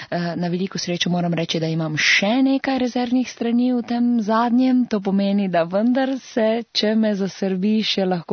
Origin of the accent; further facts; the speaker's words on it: Ptuj, Drava, Slovenia; od takrat, ko se zavedam, da sem Ptujčanka